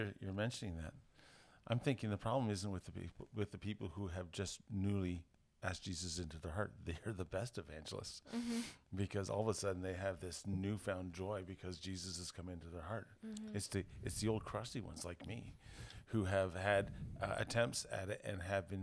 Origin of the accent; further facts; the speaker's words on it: Canada; And being Canadian, you know, I never want to offend anybody.